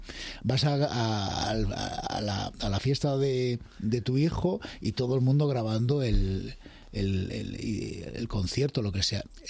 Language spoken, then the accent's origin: Spanish; Galicia, Spain; accent: Galician; tenía acento gallego, pero bueno, que... Me gusta tener el acento neutro, o sea, que no se sepa muy bien de dónde eres.